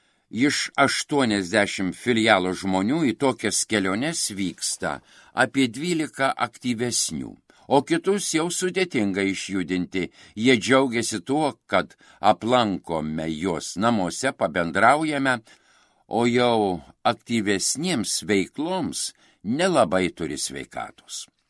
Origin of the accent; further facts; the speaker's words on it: Telšiai, Telšiai County, Lithuania; Kadangi esame iš Telšių, mums pajūris yra netolimas, tad mielai į jį vykstame.